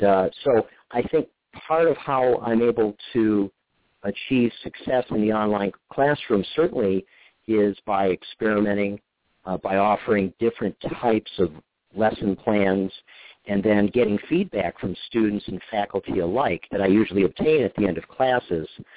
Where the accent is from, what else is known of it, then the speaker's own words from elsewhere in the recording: Massachusetts, United States; also born or lived in Michigan; I grew up in Massachusetts as well as Michigan and attended a variety of different schools.